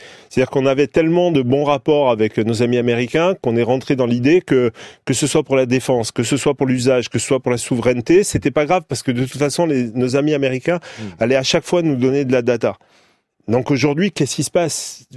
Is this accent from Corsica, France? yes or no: yes; Corsica, France; moi je suis corse